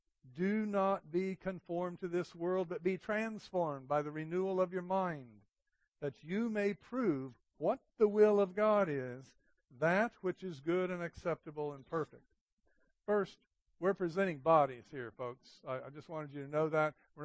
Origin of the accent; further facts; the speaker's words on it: New Mexico, United States; And I'm from New Mexico, and we see the rain clouds come, and we wait and we wait and we wait